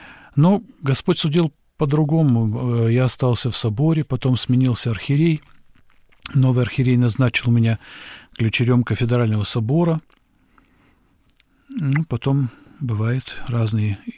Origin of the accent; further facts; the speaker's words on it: Moldova; я как бы приехал из Молдавии, где очень много верующих людей